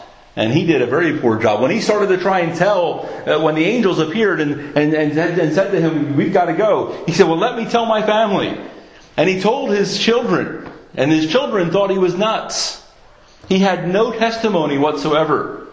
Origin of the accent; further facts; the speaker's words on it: United States; accent: American; Why do we put up with my strange American accent?